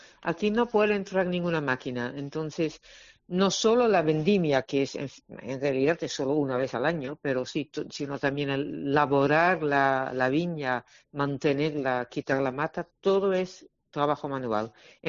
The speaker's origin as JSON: {"language": "Spanish", "country": "Netherlands", "moved": "yes", "lives_now": "Málaga, Spain", "said": "somos holandaluces."}